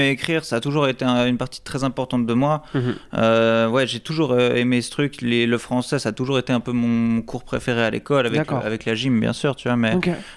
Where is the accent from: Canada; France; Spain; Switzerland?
Switzerland; Lausanne, Vaud; je suis un artiste lausannois. Je viens tout juste d'avoir 28 ans. Je suis né et grandi à Lausanne.